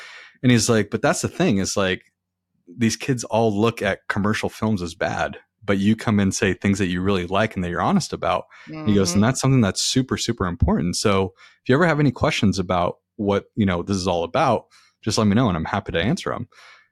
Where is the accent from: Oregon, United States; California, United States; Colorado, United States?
California, United States; West Covina; also born or lived in Michigan; And, you know, I'm from West Covina, which is 30, 45 minutes from.